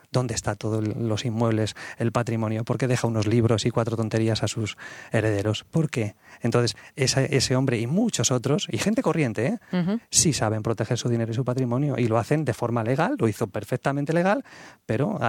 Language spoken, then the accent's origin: Spanish; Paris, Île-de-France, France; yo pasé una etapa preciosa viviendo en París, donde me crié allí, estuve en el Instituto Francés, y allí pasé mucho tiempo.